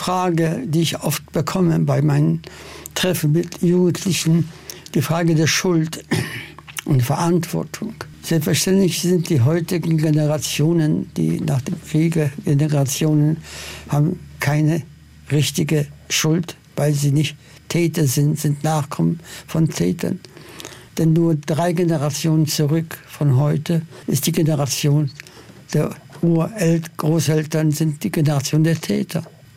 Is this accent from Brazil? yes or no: no; Poland; German is a second language; auch in meinem Heimatland Polen